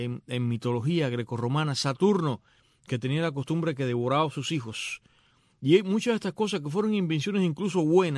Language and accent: Spanish; Cuba; moved away; el año que yo me fui de Cuba